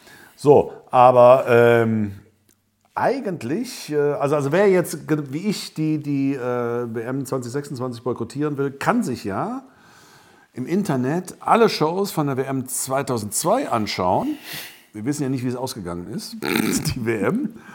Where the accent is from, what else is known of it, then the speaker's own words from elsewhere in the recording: Cologne, North Rhine-Westphalia, Germany; wir sind ja alle, Helmut auch als Kölner wie ich, so katholisch, da kriegst du einen zweiten und dritten Vornamen.